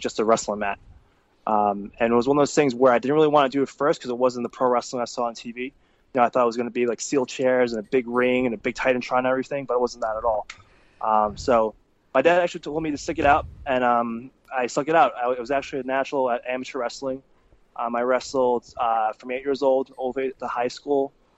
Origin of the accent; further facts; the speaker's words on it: New York, United States; born there; I was born in New York. My parents came to the States around the 80s.